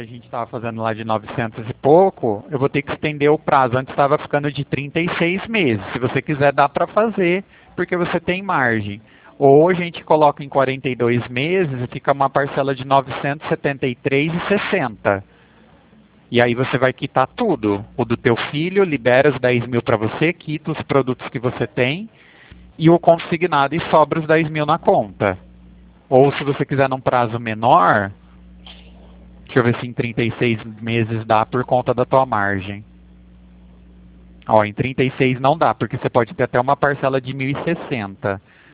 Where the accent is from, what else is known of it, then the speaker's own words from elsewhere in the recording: Pirassununga, São Paulo, Brazil; Eu sou de Pirassununga, sou interior de São Paulo